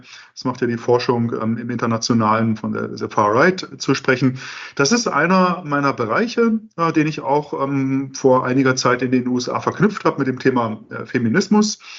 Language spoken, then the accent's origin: German; Germany; born there; Ich bin 78er Jahrgang, Ende 78 geboren in der DDR.